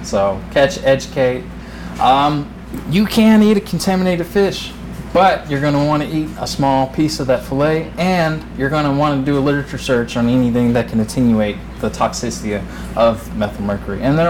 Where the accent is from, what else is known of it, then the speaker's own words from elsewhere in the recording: Louisiana, United States; I'm originally from Louisiana.